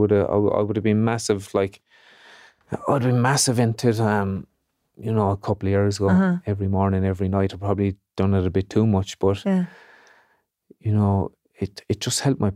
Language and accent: English; Moyross, Munster, Ireland; spoke about growing up in Moyross